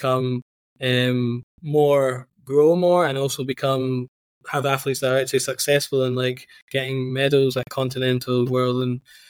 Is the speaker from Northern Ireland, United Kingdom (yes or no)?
no; Scotland, United Kingdom; accent: Scottish; he hears my accent, like, a Scottish accent.